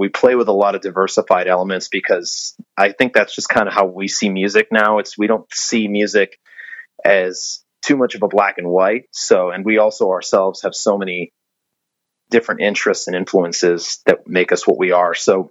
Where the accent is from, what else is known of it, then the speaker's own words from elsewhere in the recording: Providence, Rhode Island, United States; we're from the New England area, specifically Providence, Rhode Island